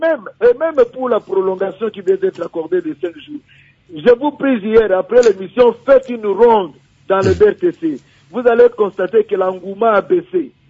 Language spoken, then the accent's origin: French; Inongo, Mai-Ndombe, DR Congo; chez moi à Inongo, chez moi un peu partout là-bas.